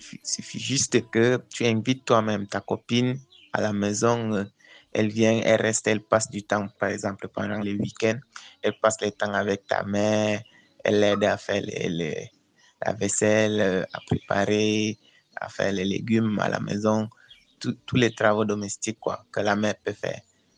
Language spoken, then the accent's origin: French; Grand Nord, Cameroon; depuis le Cameroun. Moi, je suis du Grand Nord.